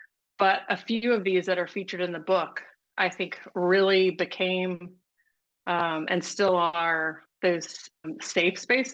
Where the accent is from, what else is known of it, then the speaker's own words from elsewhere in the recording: Mississippi, United States; For me, growing up in Mississippi, one of the first experiences I ever had with Indian food was at the local BP station